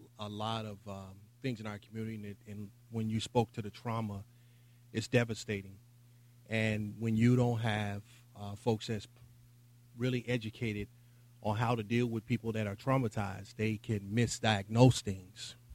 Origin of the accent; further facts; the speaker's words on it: Chicago, Illinois, United States; I'm from Chicago, Inglewood community. I went to O'Toole Grammar School, went to Harper High School.